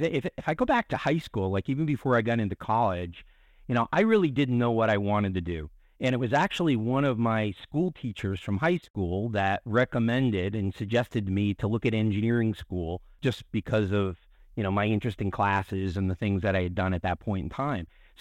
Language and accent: English; New Hampshire, United States; So I grew up in New Hampshire, is where I was born and raised. New England from the heart.